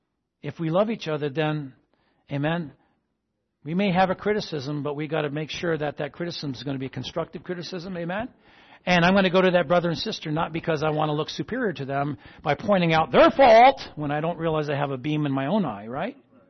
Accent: East Coast, United States; we're from the East Coast, there was this place in Cape Cod that, you know, on the weekends, it would pack out bumper to bumper people

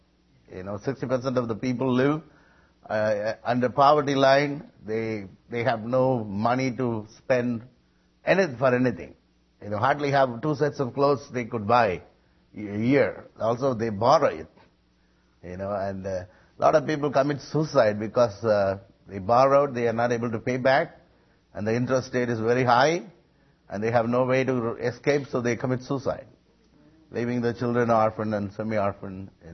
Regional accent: Madurai, Tamil Nadu, India; I come from a city called Madurai

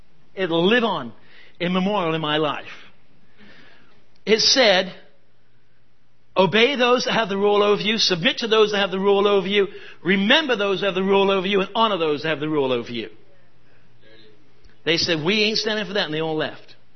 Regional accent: England, United Kingdom; I'm an Englishman. I've been in the mission field too long.

